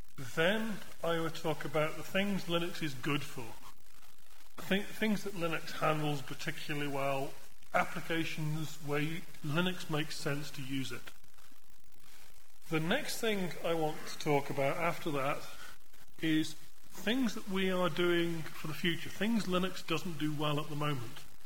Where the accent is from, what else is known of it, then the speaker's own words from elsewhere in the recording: England, United Kingdom; accent: English; My accent isn't the clearest of English accents anyway.